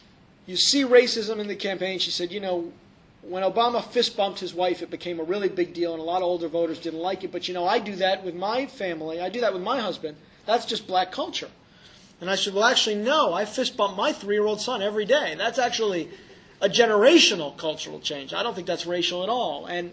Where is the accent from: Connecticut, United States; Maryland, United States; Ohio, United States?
Connecticut, United States; Trumbull; I am from there.